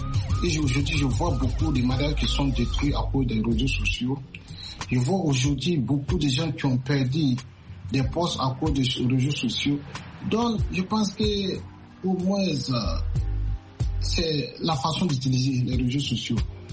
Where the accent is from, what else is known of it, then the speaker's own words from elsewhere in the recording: Burkina Faso; now in United States; quand j'ai quitté Abidjan, quand c'est arrivé au pays, au Burkina, paf, les pandémies, ça a commencé